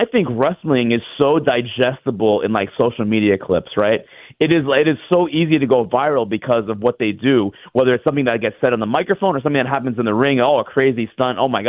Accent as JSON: {"language": "English", "town": "Riverdale", "region": "Georgia", "country": "United States", "tie": "born there", "lives_now": "Atlanta, United States", "said": "I was born in Georgia, never lived here until now. And the fact that like fate has brought me to Atlanta, and I was born in Clayton County in Riverdale, Georgia."}